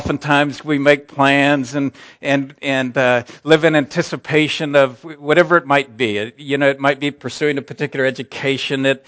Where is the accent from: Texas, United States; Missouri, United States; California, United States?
Texas, United States; We come from the Dallas-Fort Worth area